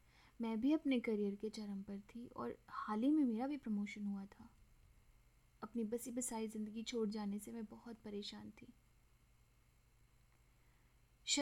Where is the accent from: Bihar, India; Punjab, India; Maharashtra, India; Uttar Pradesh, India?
Uttar Pradesh, India; Lucknow; मैं वैसे तो लखनऊ की रहने वाली हूँ, पर मैंने अपना BBA MBA की पढ़ाई दिल्ली से की है।